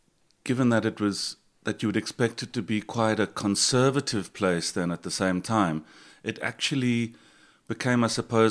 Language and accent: English; Durban, KwaZulu-Natal, South Africa; That was always a kind of distant part of Durban for me when I grew up, you know, growing up on the Berea, I suppose in a sort of middle-class academic environment.